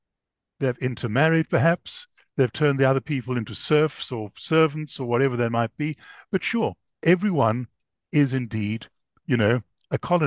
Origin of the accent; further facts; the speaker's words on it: South Africa; I grew up in South Africa and I spent a lot of time in the Zulu part of the world